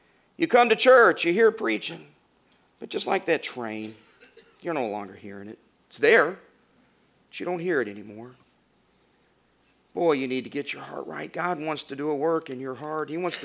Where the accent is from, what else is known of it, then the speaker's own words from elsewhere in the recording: Arkansas, United States; when I was growing up in Arkansas, we would hear of friends who would lose a family member to the trains